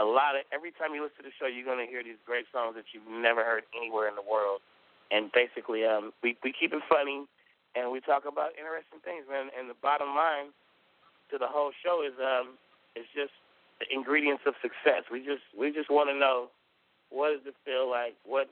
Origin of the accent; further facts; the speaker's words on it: California, United States; I'm from California